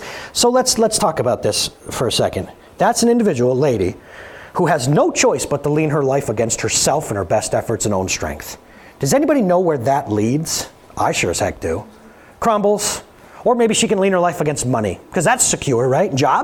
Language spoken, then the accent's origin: English; Norwood, New York, United States; let's just talk about Norwood, New York. My hometown, I have the authority to talk about Norwood, New York.